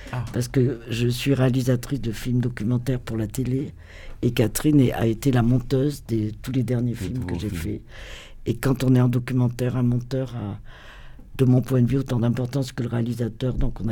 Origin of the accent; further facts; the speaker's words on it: France; Parce qu'il y a beaucoup de villages abandonnés en Italie, comme chez nous en France d'ailleurs.